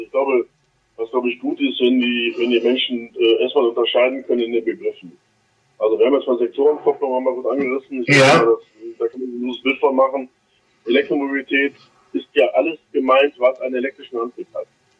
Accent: Düsseldorf, North Rhine-Westphalia, Germany; ich komme aus Düsseldorf

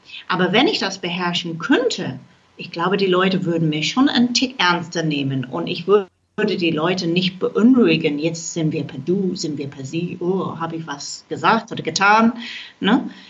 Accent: United Kingdom; German is a second language; das ist für mich als Britin irgendwie schwierig.

